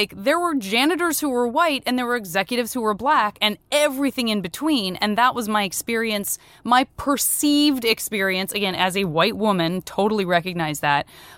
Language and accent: English; Tucson, Arizona, United States; I'm from Tucson.